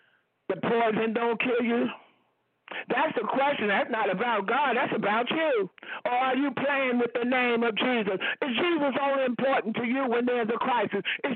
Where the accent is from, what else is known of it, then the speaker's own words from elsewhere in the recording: New York, United States; I'm glad I'm from New York. That's my home state. We got some caring people in that state that cares about what happened to the just and the unjust.